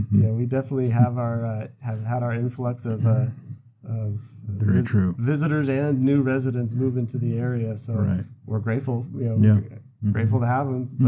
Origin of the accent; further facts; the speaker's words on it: Nevada, United States; You know, I grew up in the Valley, but here in Henderson, I'm new to Henderson